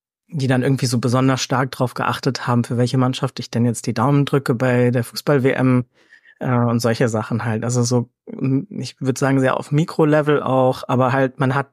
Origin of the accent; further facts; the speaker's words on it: Frankfurt, Hesse, Germany; ich benutze ja Ihn-Pronomen, ich bin aus Frankfurt.